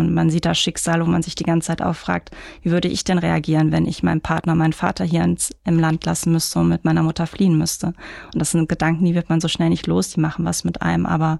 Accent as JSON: {"language": "German", "town": "Mülheim", "region": "North Rhine-Westphalia", "country": "Germany", "tie": "born or raised there", "lives_now": "Duisburg, Germany", "said": "Ich bin in Mülheim-Speldorf groß geworden und ich mag Duisburg einfach."}